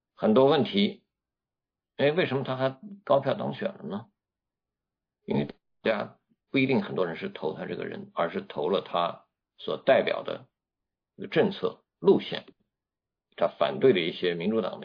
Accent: China; moved away; 以前我们小时候在中国用到美国的东西

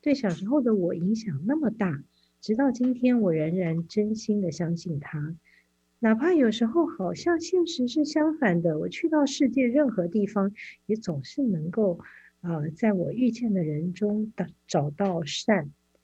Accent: China; 我在中国长大的时候

